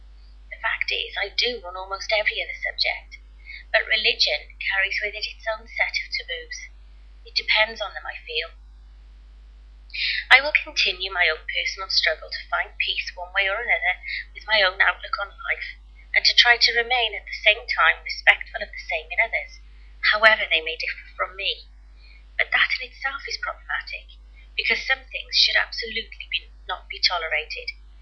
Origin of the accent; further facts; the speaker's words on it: Wales, United Kingdom; Unavoidable, I'm afraid. We are Welsh.